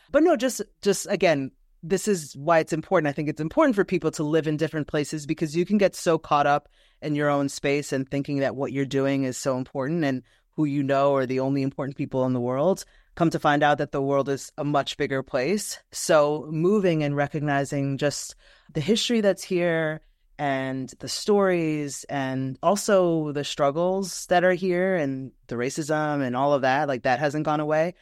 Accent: New York, United States; now in Seattle, United States; as a New Yorker who thought that New York was the center of the world, come to find out that there's so many cool things in Seattle.

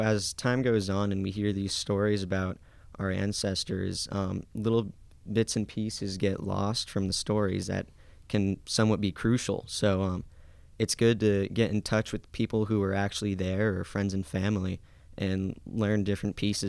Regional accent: Denmark; me and my family, we're from Denmark, and some people think I talk about it too much

